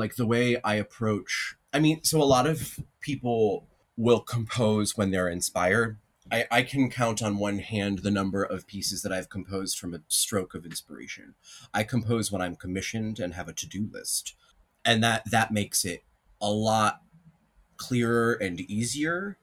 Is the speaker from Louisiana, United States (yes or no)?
no; Glens Falls, New York, United States; the place where I grew up in Glens Falls, New York, upstate New York, we lived close to I-87